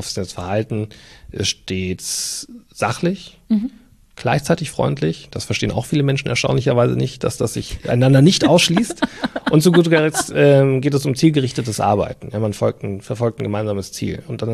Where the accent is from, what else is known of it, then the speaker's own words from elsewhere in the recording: Regensburg, Bavaria, Germany; Ja, ich komme ja gebürtig aus Regensburg